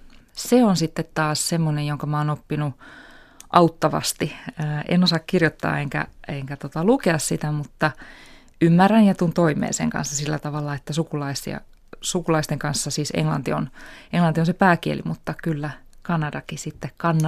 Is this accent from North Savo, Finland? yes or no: no; Järvenpää, Uusimaa, Finland; isä on intialainen ja tosiaan äiti suomalainen. Synnyin Järvenpäässä ja siellä elin ensimmäiset 19 vai 20 vuotta